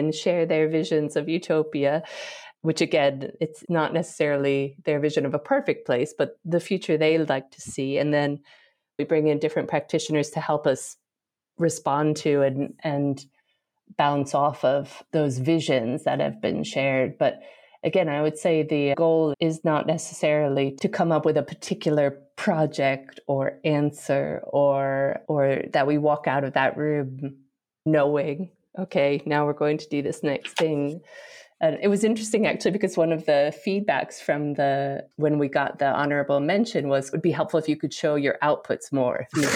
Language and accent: English; United States; I grew up in America, very, in so many ways, were hard things about my childhood and growing up, but privileged in so many ways compared to so many people in the world.